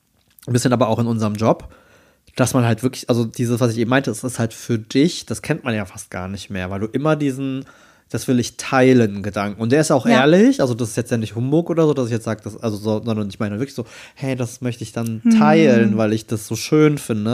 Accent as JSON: {"language": "German", "region": "Rhineland-Palatinate", "country": "Germany", "said": "Weil ich komme zwar aus der Ecke, aber ich komme ja am Bund, also Südmosel quasi."}